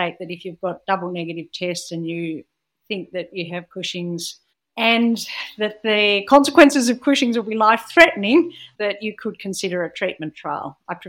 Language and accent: English; Australia; And in Australia, at least, and I do preface this as being Australian